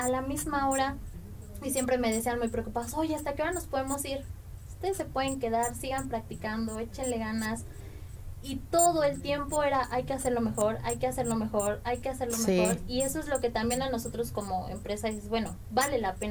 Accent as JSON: {"language": "Spanish", "country": "Mexico", "said": "A mí, en las oportunidades que he podido salir, sí me ha tocado el de mexicana, sí"}